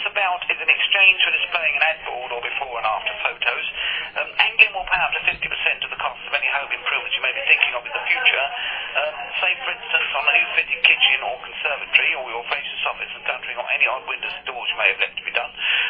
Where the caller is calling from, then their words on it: England, United Kingdom; I'm calling from England.